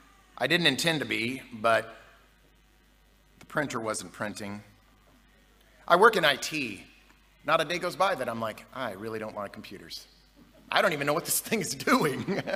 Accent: Kansas, United States; now in Dallas, United States; We're from Dallas. I believe there's, 500 people here? 600 are from Texas? So we originally hail from Kansas. That's really, we really feel like we're more from Kansas, but we've lived in Dallas now for about 6 years, I guess.

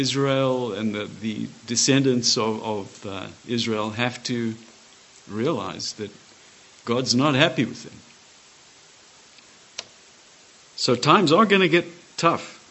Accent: Zimbabwe; It happened in my home country, in Rhodesia, which became Zimbabwe, and destroyed itself completely.

